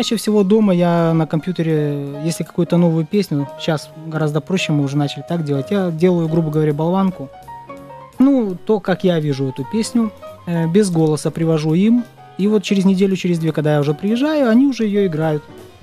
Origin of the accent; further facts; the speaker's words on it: Minsk, Belarus; Я из Минска, да.